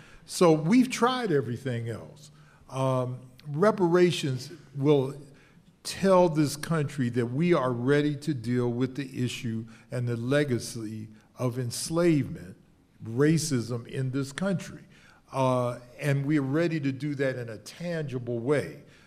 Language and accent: English; Ohio, United States; Black codes in my home state of Ohio.